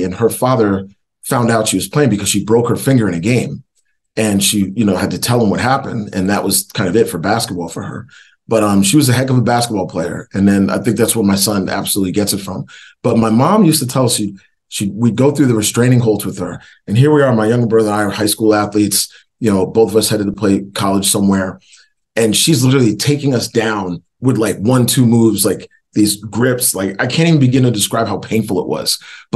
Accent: Northeast, United States; But recruiting wise, you know, growing up in the Northeast, you really get recruited by a lot of schools in the Northeast, especially back in the late 80s.

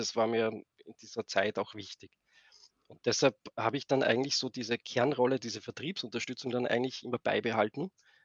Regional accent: Austria; ich bin damals an der tschechischen Grenze aufgewachsen in Österreich, also Niemandsland kann man fast sagen.

